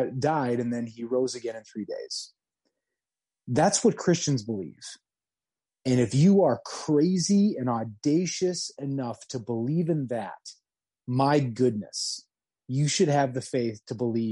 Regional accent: St. Louis Park, Minnesota, United States; Yeah, I grew up in St. Louis Park, Minnesota, right outside of Minneapolis.

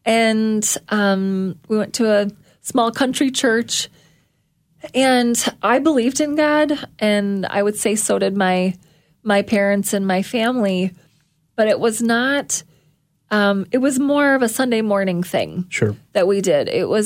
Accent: Ellsworth, Wisconsin, United States; I grew up in Ellsworth, Wisconsin, in a small town in rural Wisconsin. Cheese curds is our claim to fame in Ellsworth.

